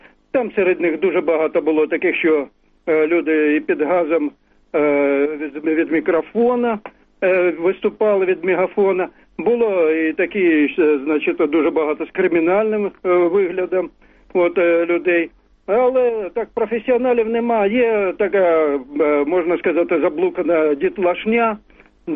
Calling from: Yenakiieve, Donetsk Oblast, Ukraine; Я з Єнаківа, Донецької

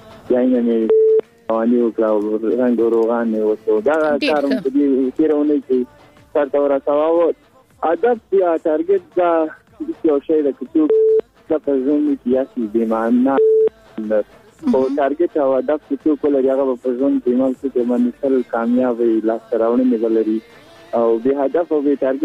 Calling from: Kabul, Afghanistan; د کابل ولایت د تاسو سره

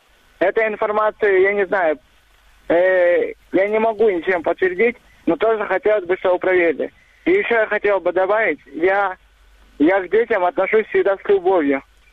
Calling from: Simferopol, Crimea, Ukraine; я звоню из Симферополя.

